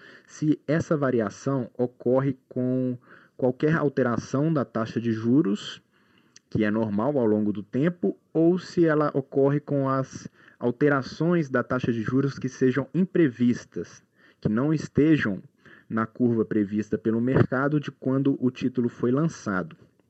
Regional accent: Pedro Leopoldo, Minas Gerais, Brazil; sou de Pedro Leopoldo, Minas Gerais.

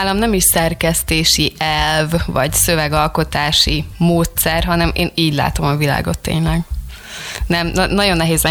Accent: Dunaújváros, Fejér, Hungary; born there; a szülőházam előtt, Dunajvárosban van egy virágos kert

